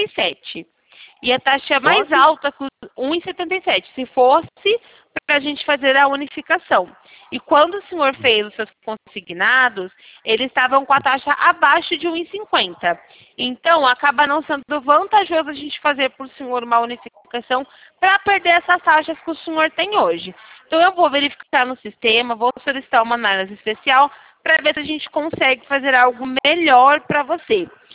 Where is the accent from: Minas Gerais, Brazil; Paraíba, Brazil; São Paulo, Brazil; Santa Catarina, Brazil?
São Paulo, Brazil; Meu número é 19, né, como você sabe, eu sou do interior de São Paulo.